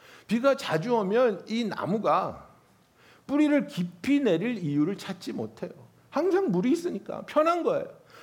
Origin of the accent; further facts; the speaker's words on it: California, United States; moved away as an adult; now in New York, United States; 2006년도에 캘리포니아에서 뉴욕으로 이사 왔지 않습니까? 그래가지고 뉴욕에 처음 온 정말 캘리포니아에서 온 촌놈이니까